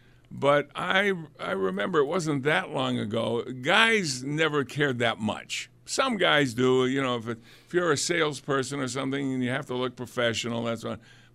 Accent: New England, United States; Vermont. Yeah, Vermont. I'm from New England. I should know about Vermont.

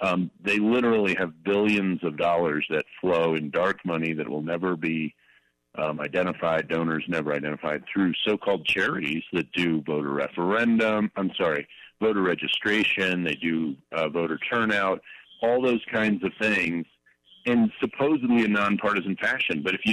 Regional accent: Virginia, United States; including my home state of Virginia, along with Pennsylvania, Kentucky, South Carolina.

